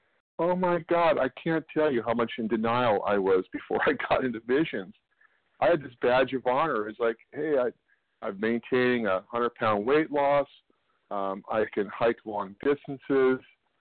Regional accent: California, United States; I'm from Northern California.

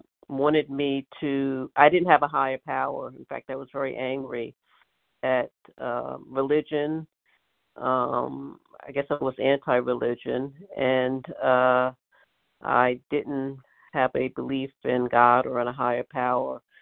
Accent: New York City, New York, United States; I'm from Brooklyn, New York, and grateful to be at this meeting.

